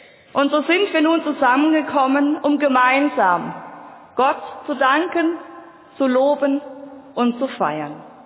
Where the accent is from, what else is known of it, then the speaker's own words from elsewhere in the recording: Germany; now in Switzerland; Wie Sie hören, komme ich nicht aus der Schweiz, sondern aus Deutschland. Und dies ist mein erster Nationalfeiertag hier.